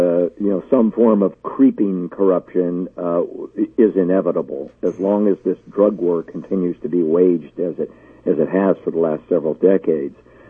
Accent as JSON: {"language": "English", "town": "San Diego", "region": "California", "country": "United States", "tie": "born or raised there", "said": "I grew up in San Diego, as I mentioned, and I spent the first 48 years of my life on a border town"}